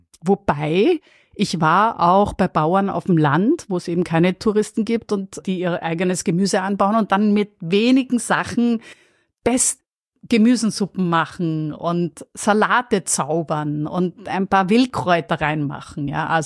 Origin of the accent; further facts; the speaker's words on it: Berlin, Germany; wenn man als Berliner nicht in der Uckermark war, dann verdient man es eigentlich nicht, hier zu leben